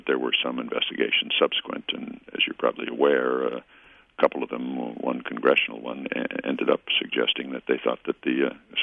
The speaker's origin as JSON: {"language": "English", "region": "West Coast", "country": "United States", "tie": "born or raised there", "said": "growing up on the West Coast, racism, while it was certainly real, it was not in your face the way it is in some parts of the country"}